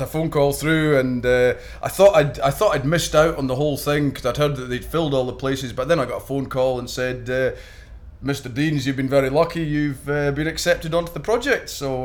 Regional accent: Edinburgh, Scotland, United Kingdom; My date of birth is the 17th of May 1979, and I'm from Edinburgh in Scotland.

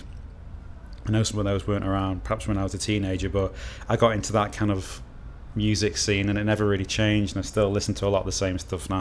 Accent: Chester, North West England, United Kingdom; It was great, because it's a nice, you know, it's a city, but it's a small city, and it's very picturesque

